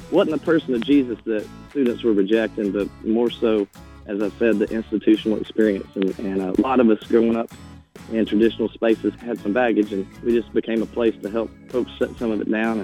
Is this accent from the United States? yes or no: yes; Texarkana, Texas, United States; I grew up in Texarkana, Texas. My dad had this insurance agency